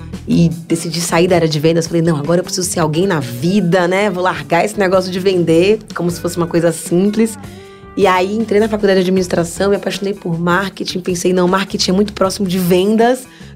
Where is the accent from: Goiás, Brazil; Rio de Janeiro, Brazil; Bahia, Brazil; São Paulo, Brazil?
Bahia, Brazil; Eu sou baiana